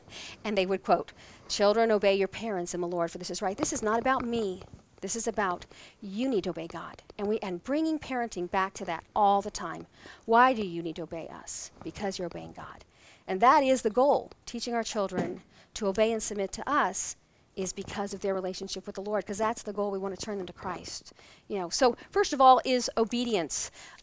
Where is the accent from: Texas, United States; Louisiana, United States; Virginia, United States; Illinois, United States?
Texas, United States; I'm from Texas, so in Texas, when your mom says to do something, you say, "Yes, ma'am," "No, ma'am," "Yes, sir," "No, sir."